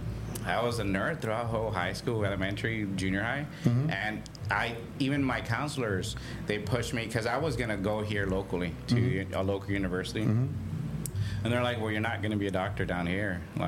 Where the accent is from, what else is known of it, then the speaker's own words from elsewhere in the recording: Alamo, Texas, United States; I'm originally from South Texas, so I grew up in Alamo, the city of Alamo.